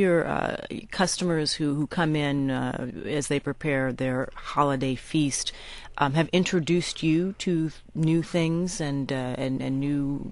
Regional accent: Minnesota, United States; Now, I'm from Minnesota, a part of the country where people celebrate the holidays by drinking something called glögg.

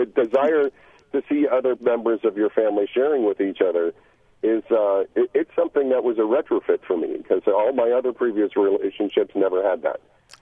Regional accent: United States; And we grew up in America where there is sort of this undercurrent notion

